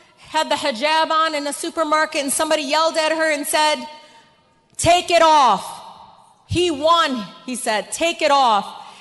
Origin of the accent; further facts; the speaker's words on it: Detroit, Michigan, United States; Sometimes I think, alhamdulillah, I grew up in Detroit because it made me a better Muslima. I didn't grow up seeing everybody that looked the same like me.